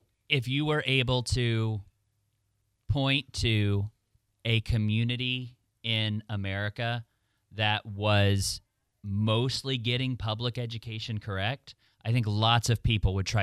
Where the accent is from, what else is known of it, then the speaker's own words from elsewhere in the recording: Oklahoma, United States; I grew up in Oklahoma, and where we were, it wasn't a county-based system.